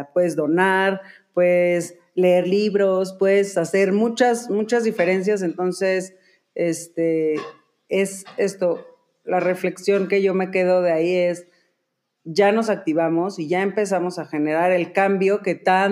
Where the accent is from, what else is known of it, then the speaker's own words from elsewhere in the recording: Mexico; Soy mexicana y entonces el recordarme que tengo un compromiso social con este México